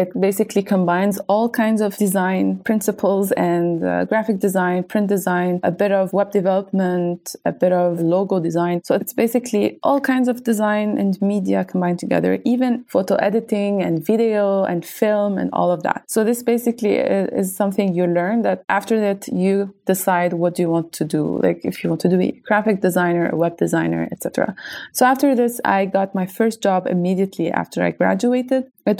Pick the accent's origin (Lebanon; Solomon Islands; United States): Lebanon; I come from Lebanon. I'm kind of a digital nomad, so I travel around the world